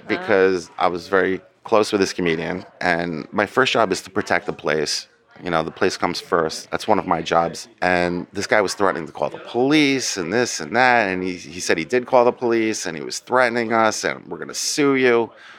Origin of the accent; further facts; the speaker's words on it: New Jersey, United States; I grew up in New Jersey, Bergen County, New Jersey.